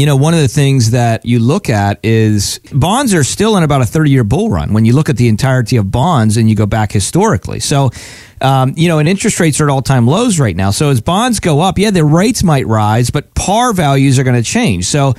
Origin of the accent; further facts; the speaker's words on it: Pennsylvania, United States; now in Palm Beach, United States; I'm originally from Pennsylvania, but we live most of the year now in Palm Beach area